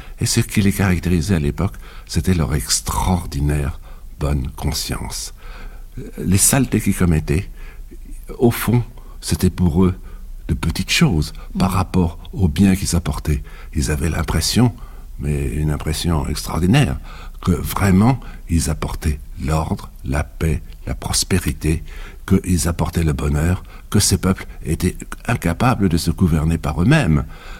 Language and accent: French; China; first language Chinese; French is a second language; j'étais un peu plus grand, j'allais à cheval, j'ai vécu avec les mafous, les palefreniers. Et tout cela, ma première langue là était le chinois. Et c'était l'époque des seigneurs de la guerre.